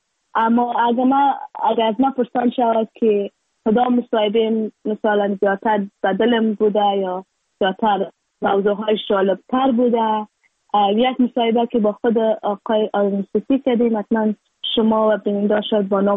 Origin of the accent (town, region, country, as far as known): Afghanistan